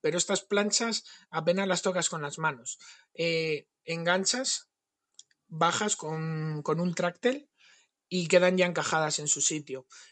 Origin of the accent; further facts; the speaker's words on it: León, Castile and León, Spain; yo soy de León, voy a una feria de Madrid